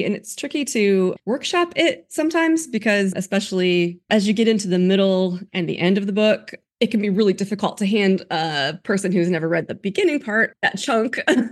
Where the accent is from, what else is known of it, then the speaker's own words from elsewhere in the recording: Ohio, United States; I grew up in Ohio, and we would just go camp on the Outer Banks in Frisco at the National Seashore Campground every summer